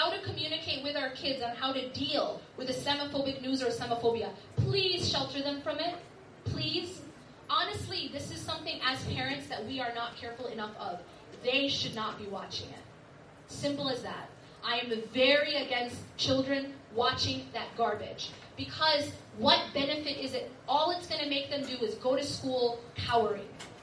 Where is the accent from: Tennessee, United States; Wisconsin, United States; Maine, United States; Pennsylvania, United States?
Wisconsin, United States; Madison; I grew up in Madison, Wisconsin. We didn't even have a full-time Islamic school.